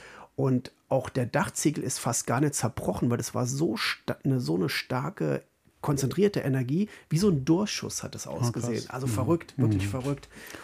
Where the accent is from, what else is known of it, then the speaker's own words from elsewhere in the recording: Germany; ich bin ja als Kind an der Mosel aufgewachsen, an der schönen, also ein toller deutscher Fluss im Tal gelegen, mit vielen schönen Steilhängen und guten Wein.